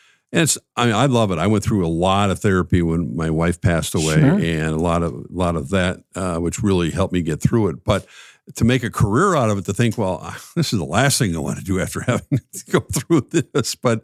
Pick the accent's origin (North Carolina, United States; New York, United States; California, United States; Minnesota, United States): Minnesota, United States; St. Louis Park; Growing up in St. Louis Park, how did that kind of prepare you?